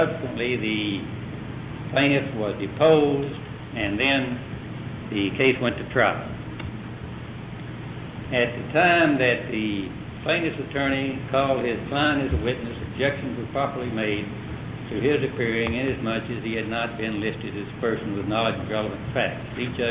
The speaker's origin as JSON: {"language": "English", "town": "Austin", "region": "Texas", "country": "United States", "said": "Please, the court … from Austin"}